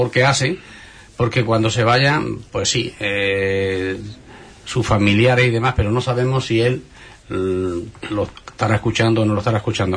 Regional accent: Andalusia, Spain; somos onubenses, indudablemente

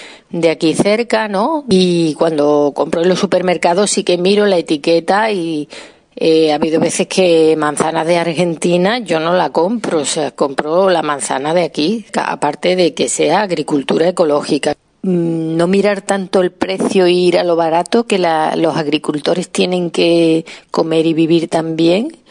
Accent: Huelva, Andalusia, Spain; yo que soy de Huelva, pues de aquí de la provincia, ¿no?

